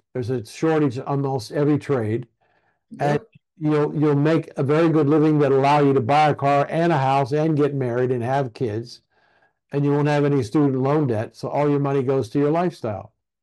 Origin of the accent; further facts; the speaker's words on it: Columbus, Ohio, United States; in my hometown, Columbus, Ohio